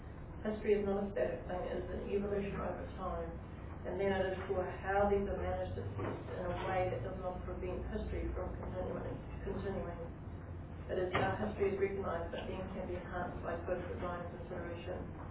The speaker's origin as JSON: {"language": "English", "town": "Invercargill", "region": "Southland", "country": "New Zealand", "said": "I'm originally from Invercargill and have holidayed in the district for 44 years. I have been permanently living in the district for the last 15 years."}